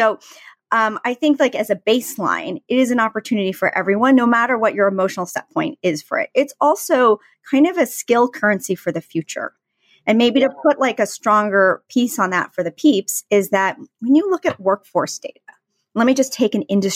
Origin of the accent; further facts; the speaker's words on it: San Francisco, California, United States; I'm from San Francisco.